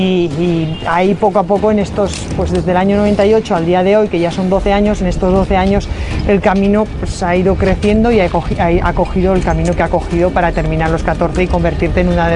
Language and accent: Spanish; Basque Country, Spain; Yo soy del País Vasco y aquello es verde también.